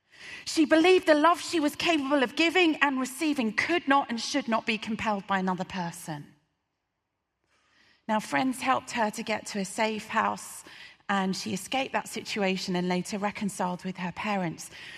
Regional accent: Birmingham, West Midlands, United Kingdom; As a teenager, I grew up in Birmingham.

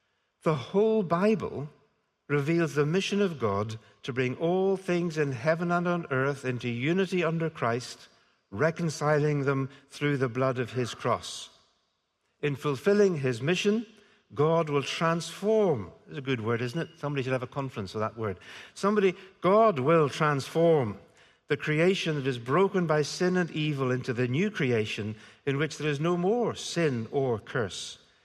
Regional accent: United Kingdom; Then we're British, so we don't do that sort of thing.

